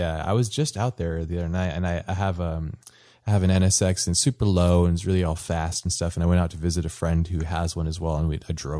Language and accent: English; Hawaii, United States; I grew up in Hawaii primarily. So I'm much more in the tropical nature side, but I'm not into the heat.